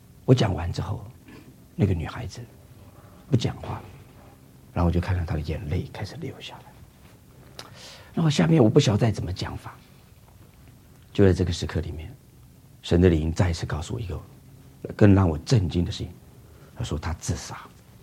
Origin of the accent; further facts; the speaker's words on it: Taiwan; 我从台湾来的。